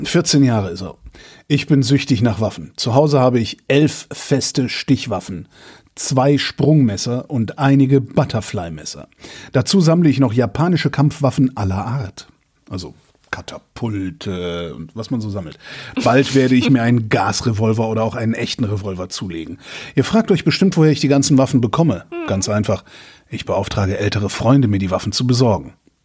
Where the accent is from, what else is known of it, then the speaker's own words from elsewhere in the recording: Rhineland, Germany; Ich meine, wir sind ja beide im Rheinland aufgewachsen.